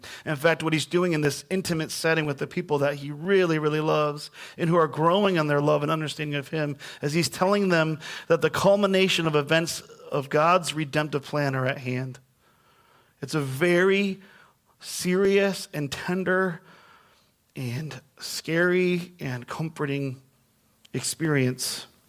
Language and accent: English; Grand Rapids, Michigan, United States; also born or lived in Detroit; and I'm from the Midwest. I was born in Detroit, but raised on the west side of the state of Michigan in a city called Grand Rapids.